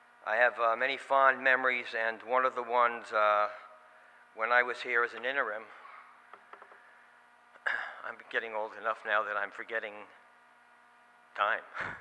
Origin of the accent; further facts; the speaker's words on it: Bronx, New York, United States; And you know, I'm a Calvinist from the Bronx, so I'm not going to pass those up.